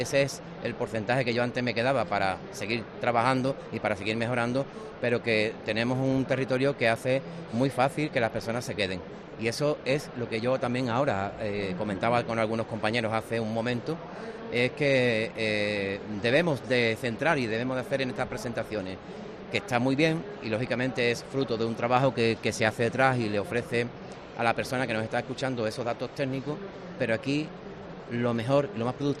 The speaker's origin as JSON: {"language": "Spanish", "town": "La Redondela", "region": "Andalusia", "country": "Spain", "said": "yo lo conozco y ahora me centro en un núcleo pequeño como es mi pueblo, como es La Redondela. Tenemos 1.500 habitantes"}